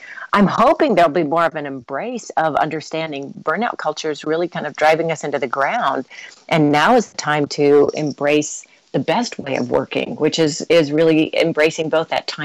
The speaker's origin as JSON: {"language": "English", "country": "United States", "said": "as somebody who, I am American and I have worked really hard over the years"}